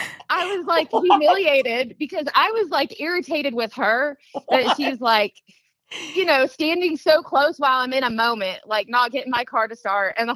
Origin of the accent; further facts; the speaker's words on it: Oklahoma, United States; I'm from Oklahoma. I say buggy, but everybody else says shopping cart.